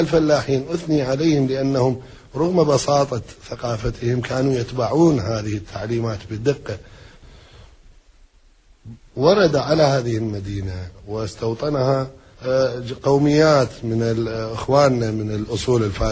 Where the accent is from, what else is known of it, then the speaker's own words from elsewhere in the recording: Fallujah, Al Anbar, Iraq; القريبة من مدينتي، وكان يجربان زراعة محاصيل خاصة في الفلوجة مثل فول الصويا والبطاطا قبل أن تنتشر في العراق